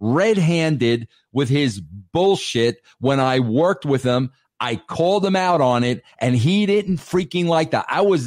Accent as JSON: {"language": "English", "region": "New York", "country": "United States", "said": "Bro, I'm a guy from New York. When you're from New York, bro, nobody bullshits you."}